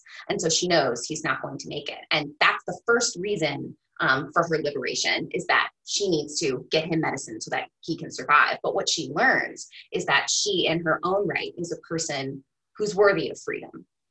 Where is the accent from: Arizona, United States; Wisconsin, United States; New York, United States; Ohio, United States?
Arizona, United States; So I grew up in Arizona, and not that far away from me was the Fundamentalist Church of Latter-day Saints